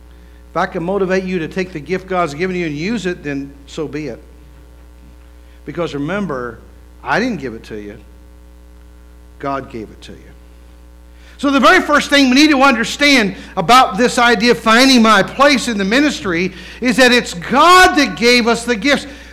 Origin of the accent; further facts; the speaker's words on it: West Virginia, United States; My nephew, we're from West Virginia, so I'm back in West Virginia.